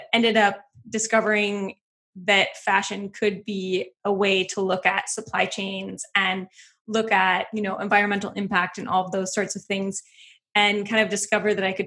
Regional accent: Wisconsin, United States; I grew up in Wisconsin in the middle of nowhere. But even though we lived like out off of a country road, I was obsessed with dressing.

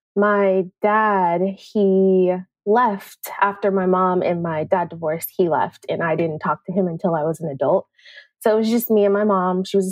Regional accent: Oakland, California, United States; I grew up in East Oakland where I've seen businesses close and houses foreclosed

